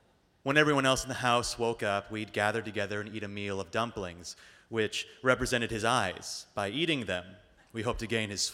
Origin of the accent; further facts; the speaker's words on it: United States; But my family's Korean, but I was born and raised in America, so I'm American. My whole generation, though, my cousins and my brother, we barely speak Korean.